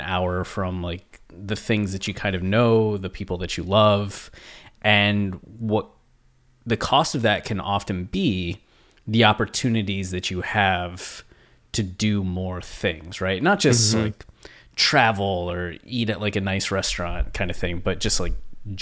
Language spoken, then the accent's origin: English; Ohio, United States; I look at this with people that I grew up with in Ohio